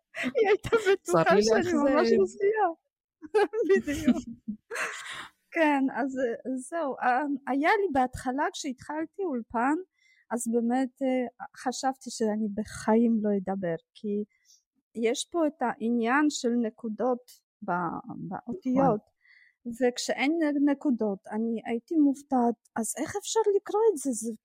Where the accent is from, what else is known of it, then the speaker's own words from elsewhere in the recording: Poland; Hebrew is a second language; moved away as an adult; now in Israel; אני נולדתי בפולין ואני לא צברית, אני פולניה מקורית וגאה, פולניה גאה גם, מאוד. עליתי ב-2000 בגלל שהתחתנתי עם בעלי שהוא ישראלי.